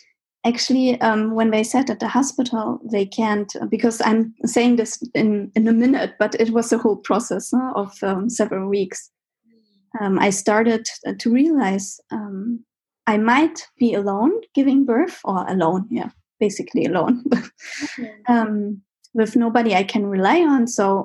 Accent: Germany; she also said things that were quite different from my home country, like eating no milk products. Yeah. And also not eating fruits. In Germany, yeah, it's quite different.

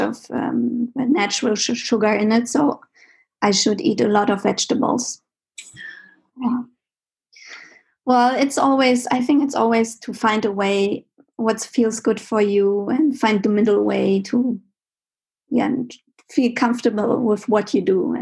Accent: Germany; she also said things that were quite different from my home country, like eating no milk products. Yeah. And also not eating fruits. In Germany, yeah, it's quite different.

